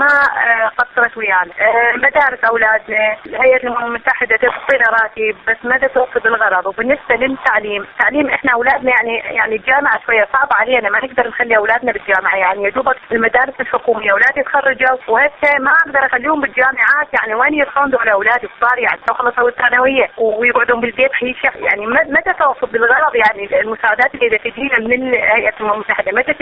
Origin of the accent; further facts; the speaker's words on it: Iraq; now in Amman, Jordan; احنا كعراقيين تعرفين لازم ممنوع علينا الشغل ما نقدر نشتغل